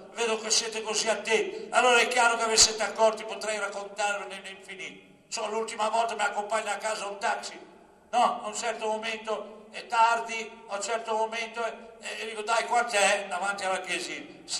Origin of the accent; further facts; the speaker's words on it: Genoa, Liguria, Italy; da buon genovese